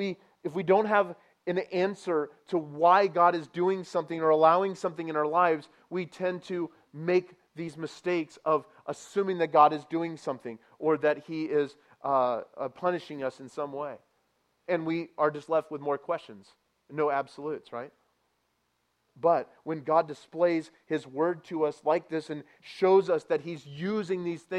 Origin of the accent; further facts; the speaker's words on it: California, United States; I grew up in Southern California, just to give you some context.